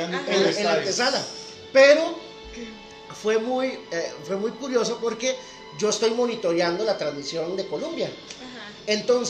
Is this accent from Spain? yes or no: no; Costa Rica; terminas siendo un tico más.